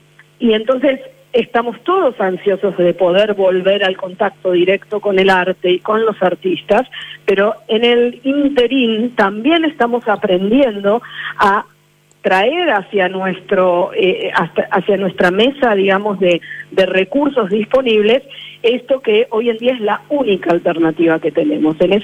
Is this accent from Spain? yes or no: no; Argentina; nosotros como galeristas argentinos no conocíamos artistas chilenos.